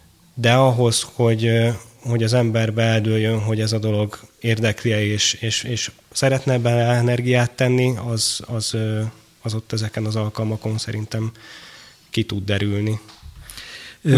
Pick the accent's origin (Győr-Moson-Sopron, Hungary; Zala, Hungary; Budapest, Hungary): Budapest, Hungary; de hát én magamat budapestinek mondhatom és vallhatom. A 12. kerületben nőttem föl